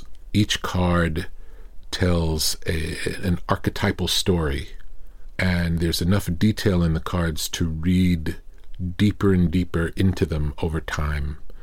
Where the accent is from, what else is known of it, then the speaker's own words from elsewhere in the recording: Long Island, New York, United States; And people from Long Island, where I come from, look outward. Growing up on Long Island, I wished I lived in Manhattan.